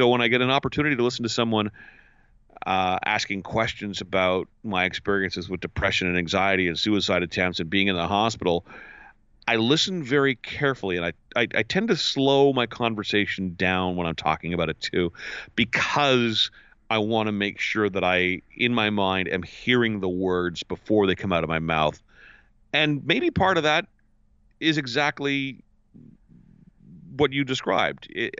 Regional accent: Ottawa, Ontario, Canada; He goes, where are you from? I said, Ottawa. He goes, Ottawa's nowhere near Toronto.

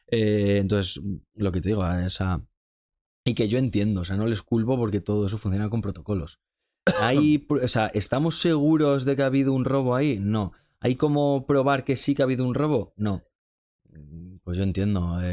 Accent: Castro Urdiales, Cantabria, Spain; que casualmente era de Castro, que es de donde yo soy en el norte.

